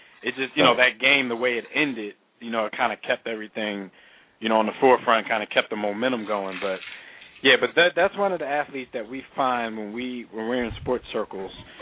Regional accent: Philadelphia, Pennsylvania, United States; since we're all from Philly, so, you know, we witnessed firsthand the 10-year run of the poster child of the ghetto superstar / street cred baller in Allen Iverson.

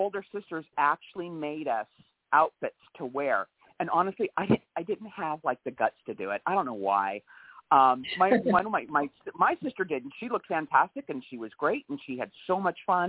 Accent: California, United States; Oh, you know, here I am from California coming back out there

